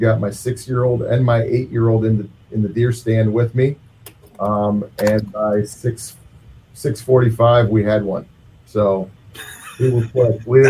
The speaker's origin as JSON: {"language": "English", "region": "Wisconsin", "country": "United States", "tie": "born or raised there", "said": "It's growing up in Southwest Wisconsin, you've got to be. Growing up in Wisconsin, you've got to be a deer hunter."}